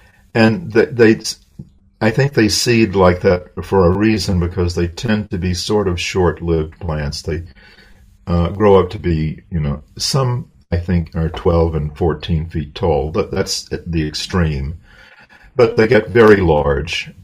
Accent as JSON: {"language": "English", "region": "the South", "country": "United States", "tie": "born or raised there", "said": "I grew up in the South, so I should be used to heat"}